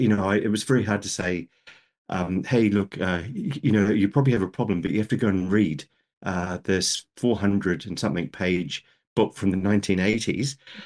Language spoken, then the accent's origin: English; Nelson, New Zealand; also born or lived in Scotland / Ireland; I live in New Zealand. I grew up in New Zealand, but I moved away in my 20s to live in Scotland and Ireland. So I learned a few more vowels when I did that.